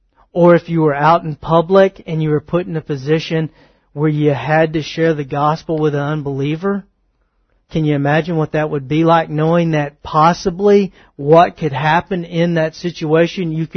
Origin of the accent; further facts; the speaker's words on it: Texas, United States; I'm from East Texas, so bear with me.